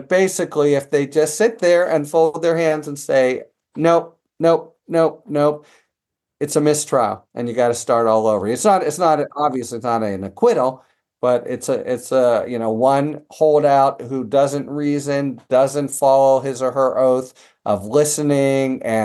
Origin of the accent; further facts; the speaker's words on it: Pittsburgh, Pennsylvania, United States; now in San Diego, United States; When I was growing up in Pittsburgh, we had something like this, but they don't.